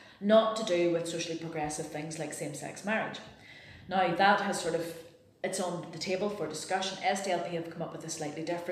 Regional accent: England, United Kingdom; I'm dreadful at all languages, being English.

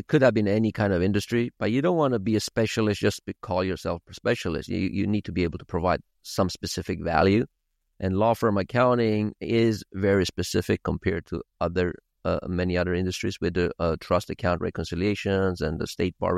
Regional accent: Sweden; moved away as an adult; now in California, United States; I grew up in Sweden, moved out to California in 2007 here, right before the financial crisis, where I started working for a larger firm.

